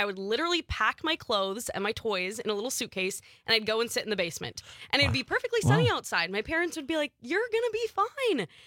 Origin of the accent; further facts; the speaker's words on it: Minnesota, United States; now in Wisconsin, United States; You know, growing up in Minnesota, going to college in North Dakota, now landing in Wisconsin